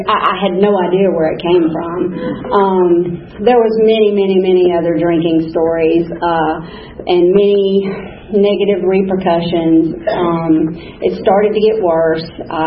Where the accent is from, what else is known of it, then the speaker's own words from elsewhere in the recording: Georgia, United States; And I grew up in Fayette County, and back then Fayette County was dry. Well, no, I take that back. Fayetteville was dry.